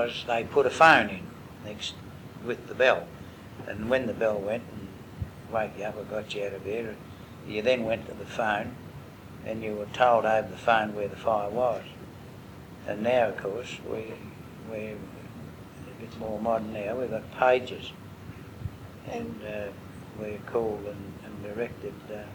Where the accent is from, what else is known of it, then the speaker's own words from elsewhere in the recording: Myrtleford, Victoria, Australia; where I grew up in Myrtleford, the northeast part of Victoria, where there were thousands upon thousand acres of pine plantations